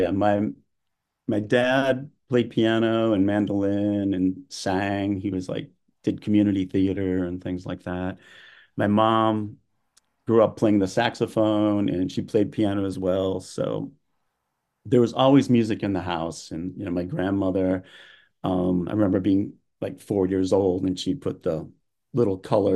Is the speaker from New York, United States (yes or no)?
yes; Williamsville, New York, United States; I grew up in Williamsville, New York, where they had an amazing music program